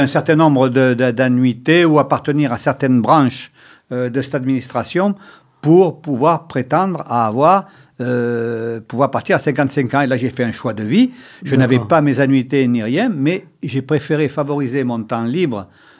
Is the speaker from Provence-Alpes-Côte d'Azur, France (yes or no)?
no; Périgueux, Nouvelle-Aquitaine, France; born there; Non, je suis né à Périgueux, rue Clochassem.